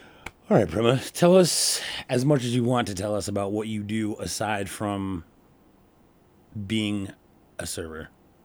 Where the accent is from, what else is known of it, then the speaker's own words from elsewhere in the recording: New Jersey, United States; I'm from New Jersey.